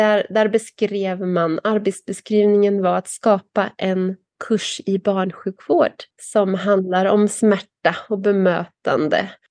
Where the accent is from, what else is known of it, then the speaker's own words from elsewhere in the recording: Nora, Örebro County, Sweden; also born or lived in Linköping / Karlstad; now in Nepal; Nej, men jag är uppvuxen i Nora, precis. Och sen läste jag till sjuksköterska i Linköping.